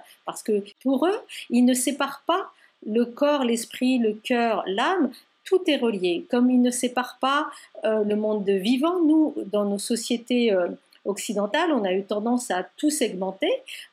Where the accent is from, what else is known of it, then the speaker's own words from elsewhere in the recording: France; Je suis née en France de parents immigrés marocains, arabo-berbères, et j'ai grandi, de fait, dans une double culture.